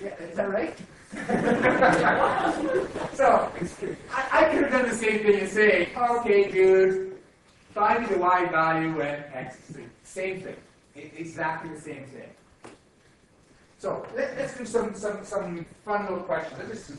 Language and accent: English; India; I'm Indian.